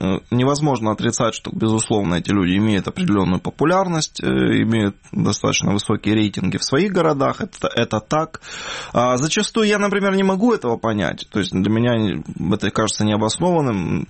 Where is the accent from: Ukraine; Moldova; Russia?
Ukraine; Donbas; я как человек из Донбасса, я лично наблюдал и неоднократно, я знаю, как делаются фальсификации